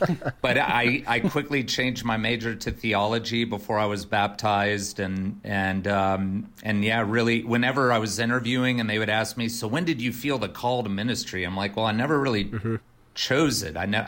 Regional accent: St. Augustine, Florida, United States; also born or lived in Concord, United States / Atlanta, United States / St. Louis, United States; But I was born in Massachusetts in Concord, Mass. Lived there till 7, then moved to Atlanta, 7 to 10. Back up to Mass, 10 to 13, and then 13 to 16 in St. Louis, and then St. Augustine, Florida is where I finished high school

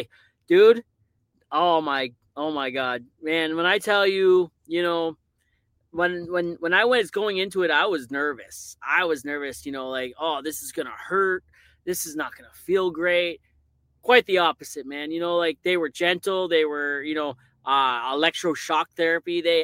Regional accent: Newfoundland and Labrador, Canada; now in Fort McMurray, Canada; I'm a newfie. I live in Fort Mac. I don't work the oil patch.

